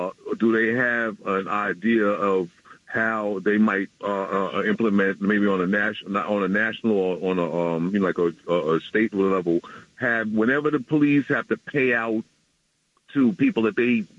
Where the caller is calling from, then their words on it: Brooklyn, New York, United States; I'm calling from Brooklyn.